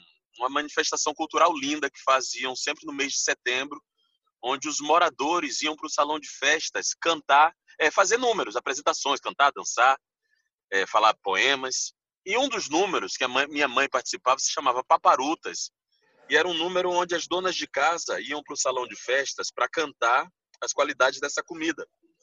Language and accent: Portuguese; Bahia, Brazil; Como baiano, eu acho importante falar.